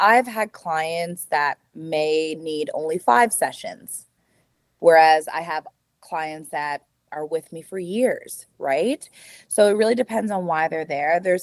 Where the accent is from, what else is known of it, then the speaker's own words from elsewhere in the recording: New Brunswick, Canada; So they immigrated to Canada in the 80s, and I was born. And I lived in New Brunswick for quite some time, and then I moved to Nova Scotia in 2020.